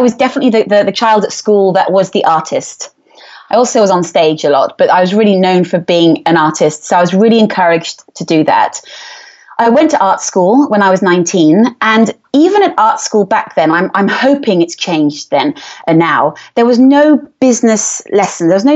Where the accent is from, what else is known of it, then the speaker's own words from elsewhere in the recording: England, United Kingdom; accent: English; moved away as an adult; now in Switzerland; my journey started in England. As you can tell by my accent, I'm English, and I moved to Switzerland in 97, so I was about 23 years old